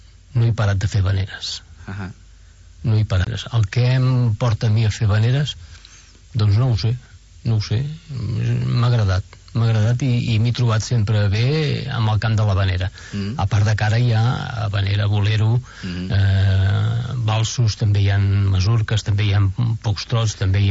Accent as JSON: {"language": "Catalan", "town": "Badalona", "region": "Catalonia", "country": "Spain", "lives_now": "Calella, Spain", "said": "Soc de Badalona."}